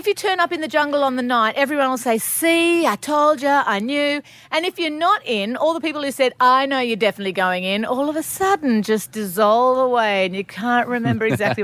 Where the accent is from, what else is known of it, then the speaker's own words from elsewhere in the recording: Australia; we as Australian celebrities, if that's the word that people use for us, is that we all pretty much run our own business